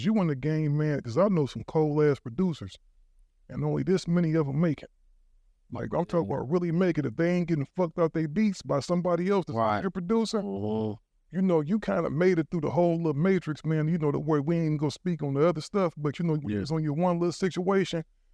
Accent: Cleveland, Ohio, United States; now in California, United States; I'm originally from Cleveland, man. I came out to California in 87.

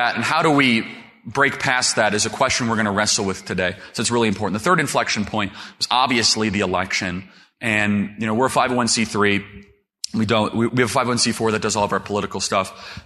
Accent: United States; And when I grew up in America, which was 10 years ago

